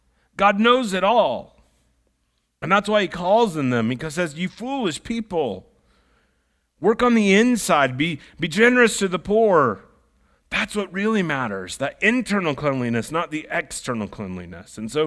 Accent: Iowa, United States; Now, I grew up in Iowa on a barnyard

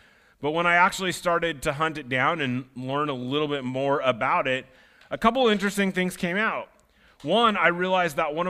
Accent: Iowa, United States; I grew up in Iowa, they lived on a farm

